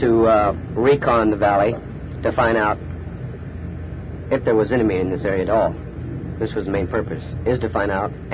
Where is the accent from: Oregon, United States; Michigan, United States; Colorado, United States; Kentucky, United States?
Colorado, United States; Loveland; born there; now in Newport Beach, United States; No, I was born in Loveland, Colorado.